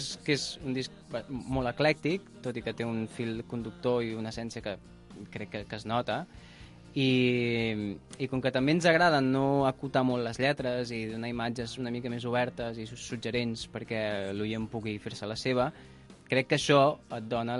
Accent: Catalonia, Spain; El mar té una importància indubtable per nosaltres, que venim del Maresme.

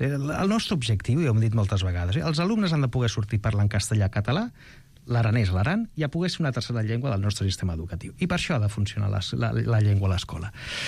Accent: Santa Coloma de Gramenet, Catalonia, Spain; Jo sóc de Santa Coloma Gramenet, sóc alumne de la primera classe d'immersió lingüística a Santa Coloma Gramenet, ja tinc una edat

